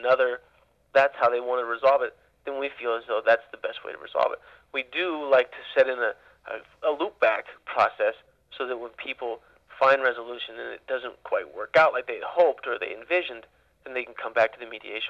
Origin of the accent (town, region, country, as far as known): Ukiah, California, United States; born or raised there; also born or lived in East Coast